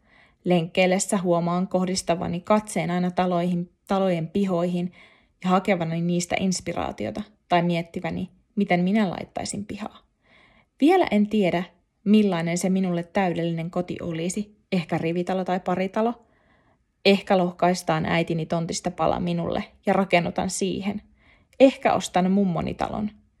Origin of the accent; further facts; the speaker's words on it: Nurmijärvi, Uusimaa, Finland; also born or lived in Helsinki; Vuosi sitten muutin Nurmijärvelle, josta olen kotoisin, asuttuani ensin 8 vuotta Helsingissä. Olin täältä lähtiessäni vannonut, etten koskaan palaa. Onneksi palasin, sillä vuoden aikana olen löytänyt täältä kodin.